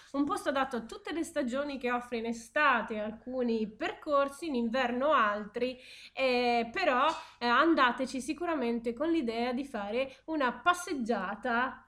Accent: Chiaravalle, Marche, Italy; Noi siamo di Chiaravalle, ma insomma raggiungibile facilmente da qualsiasi posto delle Marche.

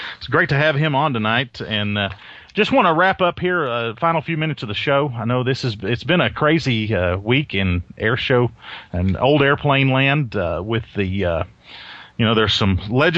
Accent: Lubbock, Texas, United States; I'm originally from Lubbock. I know what that part of the world's all about.

